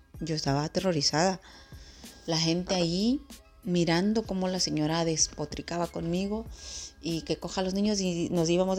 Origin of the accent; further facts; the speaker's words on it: Ecuador; moved away; regresar a Ecuador, pero hasta que llegué el año pasé por una experiencia muy, muy triste, pues en mi pueblo.